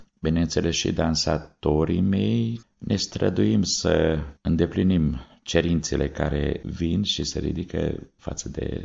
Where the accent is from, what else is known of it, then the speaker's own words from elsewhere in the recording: Romania; Prima dată, fiindcă sunt român, îmi place foarte mult.